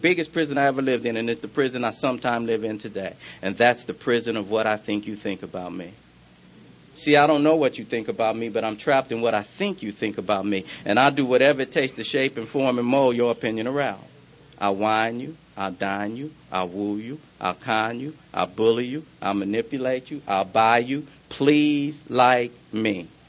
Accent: Los Angeles, California, United States; You know, I grew up in South Central L.A., hard to watch. You know, I come from a large family, six boys in my family.

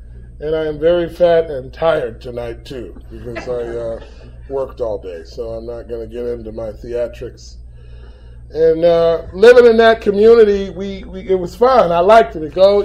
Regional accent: Los Angeles, California, United States; I was born in Los Angeles, California. I'm from L.A. Don't I look like it? And born in L.A.

